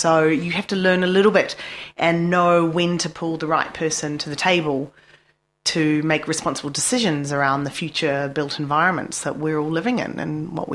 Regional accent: Dunedin, Otago, New Zealand; also born or lived in Papua New Guinea; I was born in Papua New Guinea and lived there till I was seven, and then came to Dunedin. Both my parents are Kiwis.

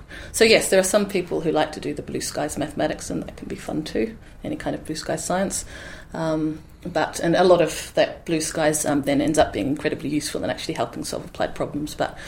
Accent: Pukekohe, Auckland, New Zealand; Mostly I grew up in Pukekohe, so a little bit south of Auckland, then a rural town, and I'm now part of the big Auckland super city.

